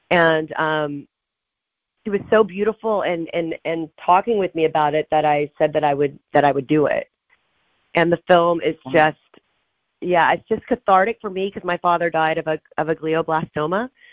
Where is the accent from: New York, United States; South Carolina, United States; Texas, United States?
Texas, United States; Houston; I was 5'10 when I was 13. I'm from Houston.